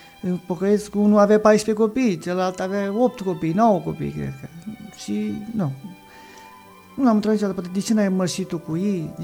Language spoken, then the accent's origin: Romanian; Chendrea, Sălaj County, Romania; Din satul Chendrea. Sunt dintr-o familie de... maica mea de până 80 și ceva, în oastea Domnului, 81-82.